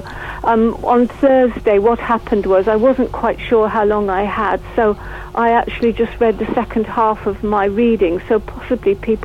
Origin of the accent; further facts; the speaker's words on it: South West England, United Kingdom; I was interested in Devon because I was brought up in Devon as a child.